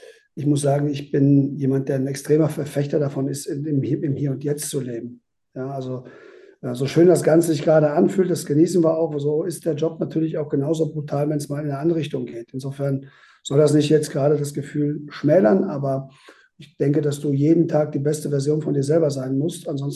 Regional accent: West Germany, Germany; Also ich bin ja groß geworden hier im Westen und hatte immer den höchsten Respekt davor.

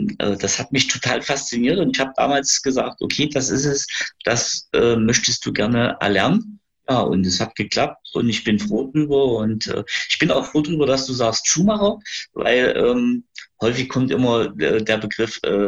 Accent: Gera, Thuringia, Germany; Und ich bin Gerscher. Ich bin geboren in Gera, bin auch immer in Gera gewesen. Also, wie man so schön sagt, eine Gersche Fettkutsche.

